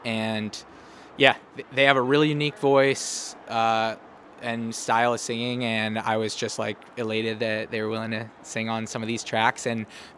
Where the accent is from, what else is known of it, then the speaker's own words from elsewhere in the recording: Philadelphia, Pennsylvania, United States; I feel like I'll be back one day because that's the city I know. It raised me.